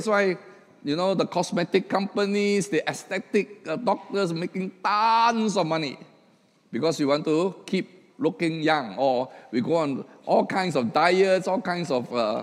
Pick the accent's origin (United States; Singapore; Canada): Singapore; We are Singaporean, right? We want to kiasu, right?